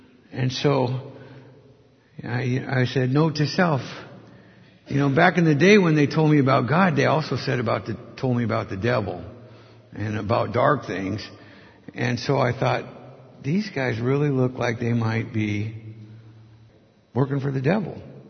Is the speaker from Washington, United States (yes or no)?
yes; Tacoma, Washington, United States; and I was born and raised in Tacoma, and I poured concrete for 37 years.